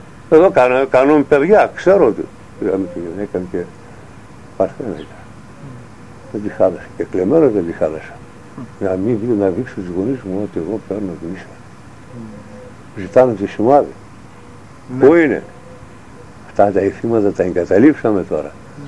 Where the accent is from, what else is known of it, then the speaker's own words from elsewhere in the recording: Kistritsa, Turkey; Είμαι από την Κιστρίτσα. Έχει και στα Σέρα συγγενείς, στα Καλαβέντρα.